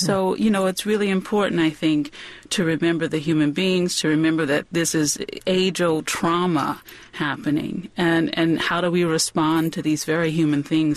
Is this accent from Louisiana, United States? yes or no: yes; New Orleans, Louisiana, United States; And I grew up in New Orleans East, and I aspired for most all of my life to the French Quarter, so to speak, you know. I felt like a tourist in my own city